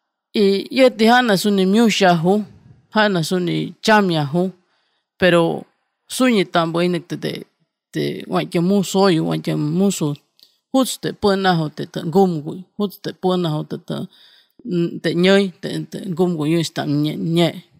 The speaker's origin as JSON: {"language": "Spanish", "town": "Ribera Hidalgo", "country": "Mexico", "said": "vengo de la Ribera Hidalgo."}